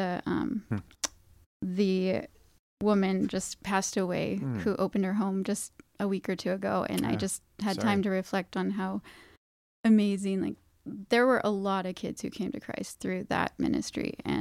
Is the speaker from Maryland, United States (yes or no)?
no; Kalispell, Montana, United States; So I'm from Kalispell, Montana, a small town in northwest Montana.